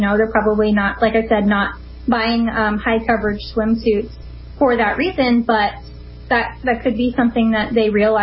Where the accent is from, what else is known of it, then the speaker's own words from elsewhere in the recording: Washington, United States; Central Washington, where I am right now, isn't quite so liberal, but I was raised in the Puget Sound area.